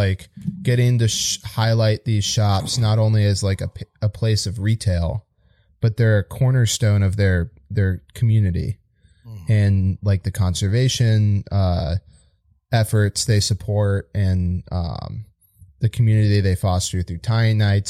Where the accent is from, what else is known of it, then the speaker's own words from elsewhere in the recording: Georgia, United States; So I go to Georgia, which is my home state.